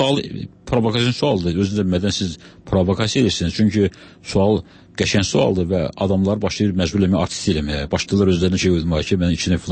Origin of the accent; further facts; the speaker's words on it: Baku, Azerbaijan; Hərçən Bakıda anadan olmuşam, sonra uşaq vaxtı rayonda olsam, sonra Bakıda yaşanmışam.